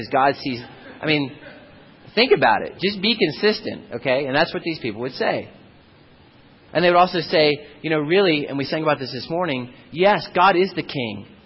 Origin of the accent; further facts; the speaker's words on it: the South, United States; Now, I grew up in the South where sweet tea is more common than water.